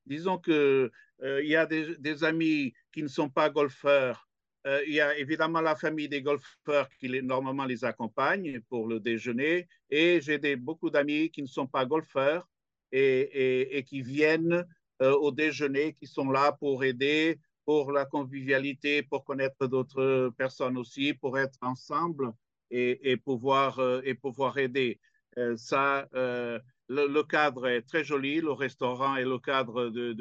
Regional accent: Portugal; French is a second language; je suis vraiment touché en tant que Portugais.

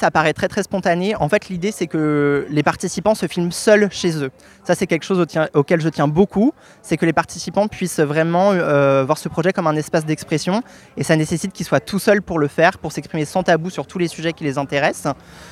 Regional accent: Brittany, France; moved away as an adult; now in Paris, France; j'ai 32 ans et je suis un artiste vidéaste français. Donc je suis originaire de Bretagne et ça fait une dizaine d'années maintenant que je vis à Paris.

